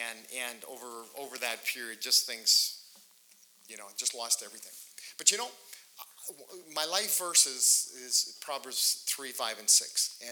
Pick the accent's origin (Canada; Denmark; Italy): Canada; Saskatoon, Saskatchewan; now in Calgary, Canada; I'm from the Saskatoon area. Didn't know anybody in Calgary.